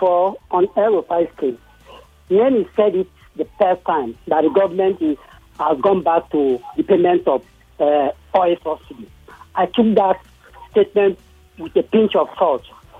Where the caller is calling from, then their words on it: Ikotun, Lagos, Nigeria; I'm calling from Abanoja in Ikotun.